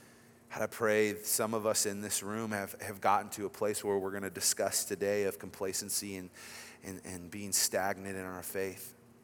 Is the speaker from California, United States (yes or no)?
yes; Bakersfield, California, United States; I'm from the Bakersfield community over there